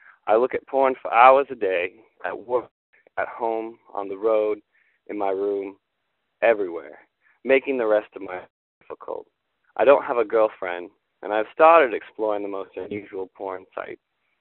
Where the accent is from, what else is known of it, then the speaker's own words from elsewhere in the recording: Sydney, New South Wales, Australia; I'm 28 and I'm male. I'm from Sydney, Australia.